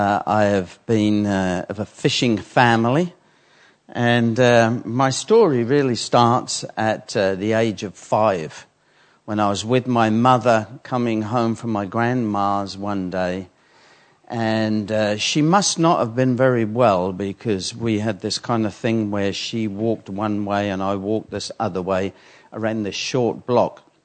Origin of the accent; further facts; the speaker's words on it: Harwich, East of England, United Kingdom; I'm originally from Harwich in Essex.